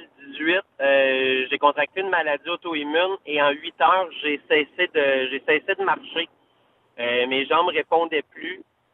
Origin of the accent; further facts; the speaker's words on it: Saint-Hyacinthe, Quebec, Canada; Moi, je suis de Saint-Hyacinthe.